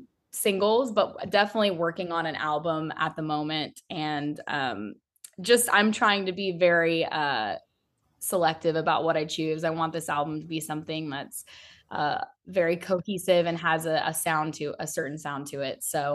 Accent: Texas, United States; and he knew that I was from Texas. I'm a big Dallas Cowboys fan.

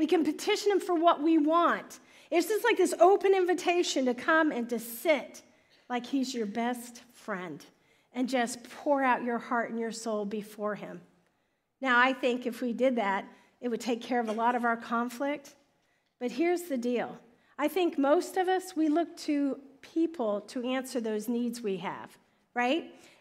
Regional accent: United States; Man, I grew up. I'm American, right? I know who Jesus is.

